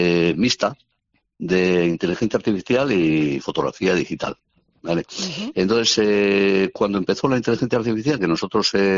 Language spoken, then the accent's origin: Spanish; Eibar, Basque Country, Spain; que soy yo, que soy de Ibar.